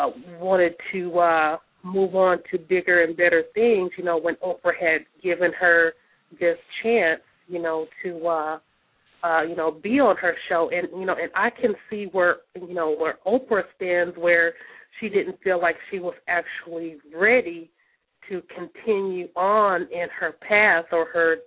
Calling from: Tulsa, Oklahoma, United States; I'm calling from Tulsa, Oklahoma.

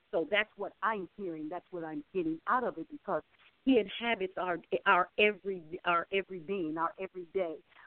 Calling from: Cleveland, Ohio, United States; I'm calling from Cleveland, Ohio. This is my first time coming on the air, and I am really enjoying it.

